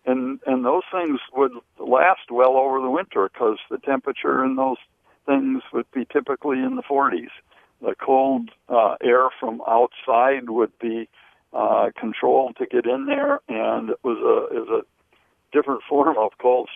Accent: Marinette, Wisconsin, United States; But I remember growing up in Marinette, where my grandmother and then the home my parents had both had root cellars in it

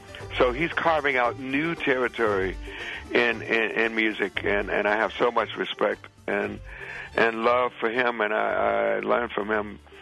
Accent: Chicago, Illinois, United States; moved away as an adult; now in New York, United States; great trumpet player who discovered me and brought me from my hometown, Chicago, to New York, and really nurtured me.

